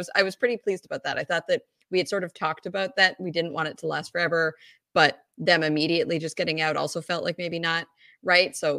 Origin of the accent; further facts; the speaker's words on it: British Columbia, Canada; the high school that this show is filmed at is filmed in my hometown, which is a suburb about 45 minutes outside of Vancouver.